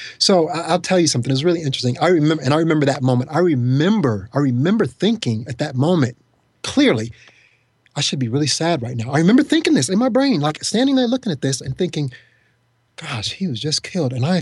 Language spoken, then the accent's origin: English; Jamestown, New York, United States; also born or lived in Chicago; I was born in Chicago, but I have to give a shout out to Jamestown, New York, because that's where my grandmother, when she came and got us, that's where I was raised.